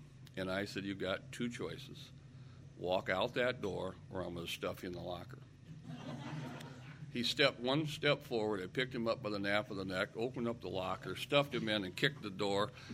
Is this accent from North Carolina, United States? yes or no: no; Council Bluffs, Iowa, United States; I'm from Western Iowa, Council Bluffs, mayor, da-da-da.